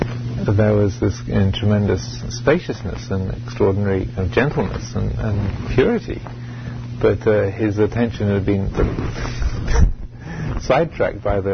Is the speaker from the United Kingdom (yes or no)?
yes; England, United Kingdom; I was born in England, you know, and grew up in a particular kind of family, went to a particular kind of school, was born in a certain year, part of the country